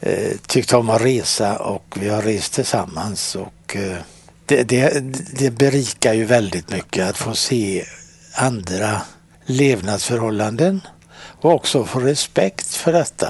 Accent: Gothenburg, Västra Götaland County, Sweden; born there; jag är född i Masthugget, ganska nära ingången till Slottsskogen uppe i backarna.

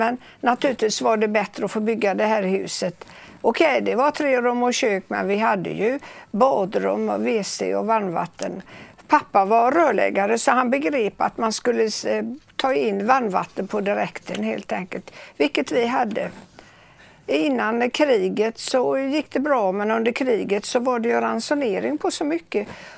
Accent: Fräntorp, Västra Götaland County, Sweden; Ja, jag är uppvuxen i Fräntorp. Jag är inte född där. Jag var 1,5 år när de flyttade dit och byggde hus i Fräntorp. Men det är Fräntorp som är min första station som jag minns någonting av.

